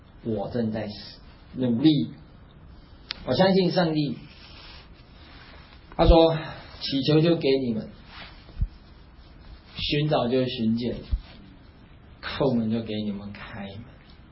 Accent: Taiwan; 我可以凹，我们台湾人喜欢用凹

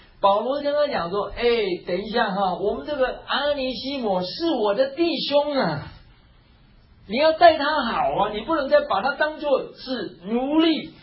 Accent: Taiwan; now in United States; 那我记得有一年我回台湾的时候

